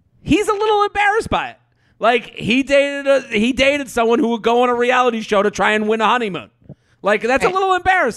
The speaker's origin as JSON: {"language": "English", "region": "Massachusetts", "country": "United States", "said": "I'm from outside of Boston."}